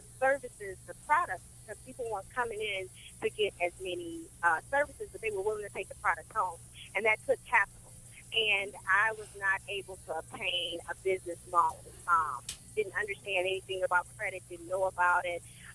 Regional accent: Muskegon Heights, Michigan, United States; also born or lived in Chicago; Just like Chauncey said, I grew up in Muskegon Heights. Later moved to Chicago where I studied fashion design and eventually opened up my own makeup studio and spa

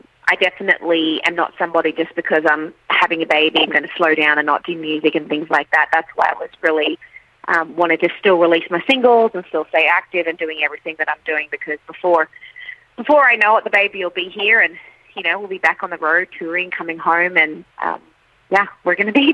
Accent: Queensland, Australia; it was actually shot on the beaches that I grew up on the Sunshine Coast. And using an Aussie producer, that's even cooler.

